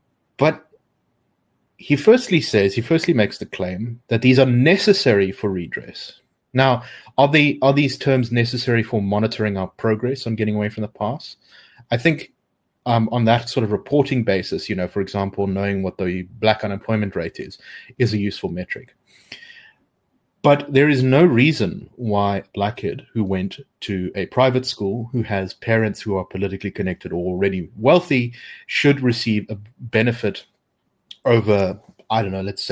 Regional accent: South Africa; What is important is for us is to see ourselves first and foremost as Africans, as it constitutes our being South African.

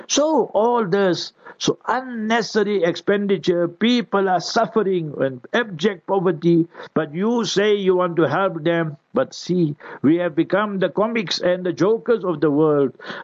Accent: KwaZulu-Natal, South Africa; My hometown, few days ago, they torched and they burned 9 trucks. Last night, again there, you must remember, near Durban and so forth

